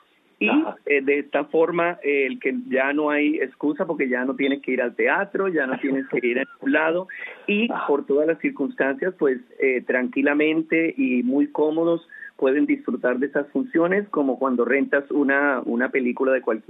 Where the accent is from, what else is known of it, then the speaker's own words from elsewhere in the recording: Bogotá, Colombia; now in Miami, United States; Yo soy colombiano. Nací en un pequeño pueblo en Colombia. Luego mis padres se trasladaron a Bogotá. Allí, a la edad de 15 años